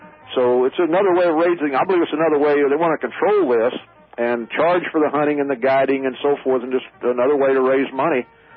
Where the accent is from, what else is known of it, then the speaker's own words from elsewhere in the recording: Missouri, United States; Yeah, I'm from down in Ripley County. I was raised in Ripley County along the Current River